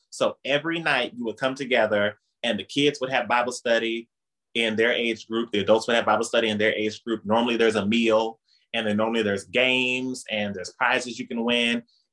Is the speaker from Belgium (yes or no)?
no; Indianapolis, Indiana, United States; I'm from Indianapolis, Indiana. We're known for our corn. I grew up here in the Midwest.